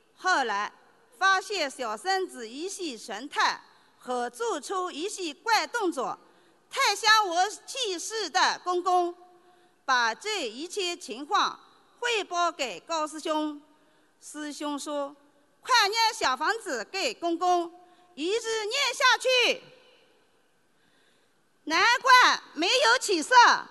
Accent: Jiangsu, China; 我来自江苏，能够接触这个佛法是由于我的小孙子。

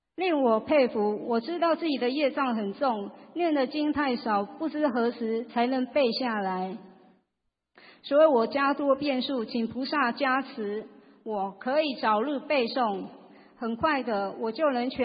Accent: Taipei, Taiwan; 我来自台湾台北

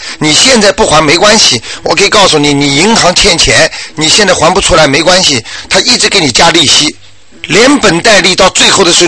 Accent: China; now in Australia; 因为我们是中国人嘛，所以我们的节气肯定是按照中国来做的

